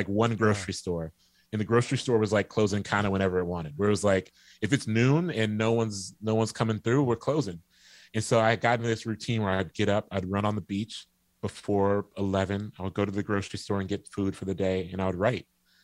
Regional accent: Columbus, Ohio, United States; as a person growing up in Columbus, Ohio, who wasn't at that point all that well traveled

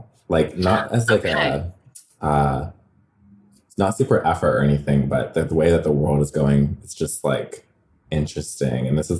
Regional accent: Redlands, California, United States; Yeah, I'm from, like, closer to Palm Springs area, Redlands, California.

